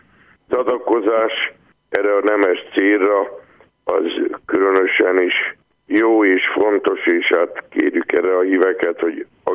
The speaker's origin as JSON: {"language": "Hungarian", "town": "Dabas", "region": "Pest", "country": "Hungary", "said": "én vegyes vallású faluból származom, most már város, ugye Dabasgyónok"}